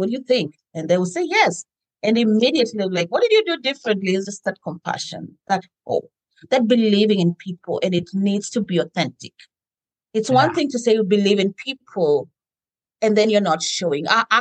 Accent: Kenya; Growing up in Kenya

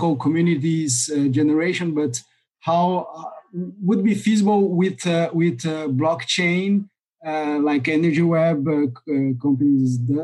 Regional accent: Brazil; I'm from Brazil

